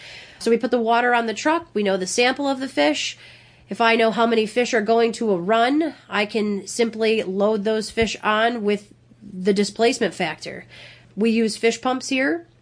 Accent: Rochester, New York, United States; I'm from Rochester, New York, so about 4 hours northwest of here. And we do have a fish hatchery up in Rochester, too, the Caledonia Fish Hatchery, so as a youngster visiting that facility many times.

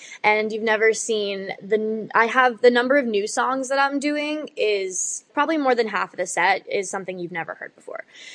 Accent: Hurleyville, New York, United States; I grew up in the theater in South Fallsburg. And when I was a kid in Hurleyville, they didn't have anything like this.

